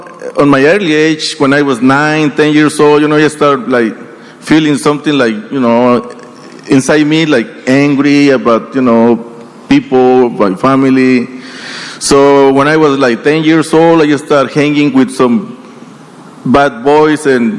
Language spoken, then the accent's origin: English; Compton, California, United States; Campton, California is known as a bad place, you know, so I was raised in Campton, California. So coming from one country where I already started using drugs, now I go to another country